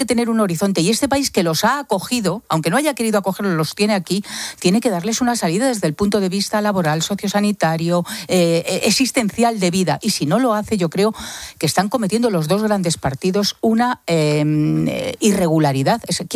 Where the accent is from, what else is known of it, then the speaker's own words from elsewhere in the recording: Spain; me da hasta vergüenza como española